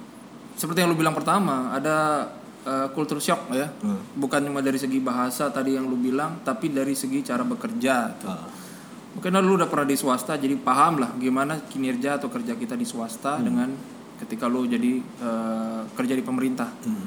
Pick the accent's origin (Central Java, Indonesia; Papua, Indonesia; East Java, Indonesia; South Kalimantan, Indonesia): Papua, Indonesia; Jayapura; born there; also born or lived in Lombok; tua Bali asli, nyokap Bali Lombok. Kemudian gue lahir di Papua, keren kan? Gue lahir di Papua, Jayapura tepatnya. Kemudian gue pindah.